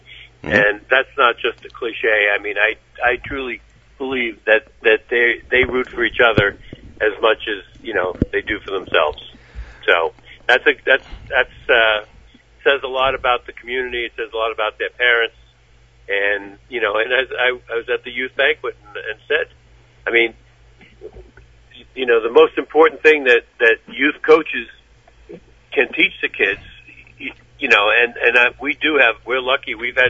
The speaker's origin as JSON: {"language": "English", "town": "Long Island", "region": "New York", "country": "United States", "tie": "born or raised there", "said": "I grew up on Long Island. We did not have a Thanksgiving Day game, and there's nothing like it."}